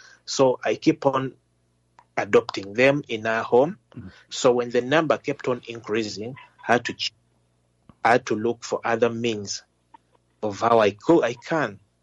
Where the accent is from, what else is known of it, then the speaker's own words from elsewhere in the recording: Rwanda; now in Uganda; Probably I'm in Uganda, but I'm not a Ugandan. I lost my parents who were slaughtered in Rwanda genocide. I'm from Rwanda.